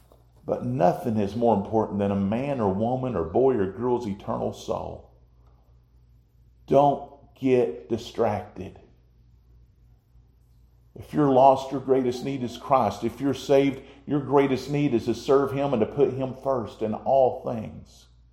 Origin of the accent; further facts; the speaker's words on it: United States; I'm an American. As far as my human citizenship goes, I love my country.